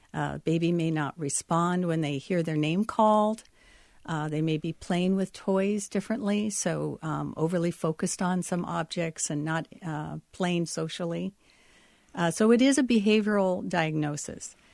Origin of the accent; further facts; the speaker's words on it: Washington, United States; and I grew up near Hanford Nuclear Power Plant in southeastern Washington.